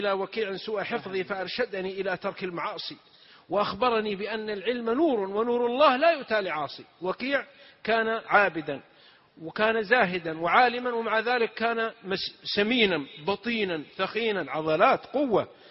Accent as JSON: {"language": "Arabic", "region": "south", "country": "Saudi Arabia", "said": "نكتة عندنا من السعودية من الجنوب، واحد من جماعتنا من قبيلتنا"}